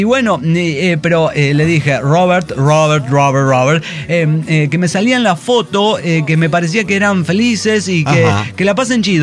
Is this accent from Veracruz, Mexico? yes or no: no; Guanajuato, Mexico; ¡Fuego! Soy de Guanajuato, me la pelas chingos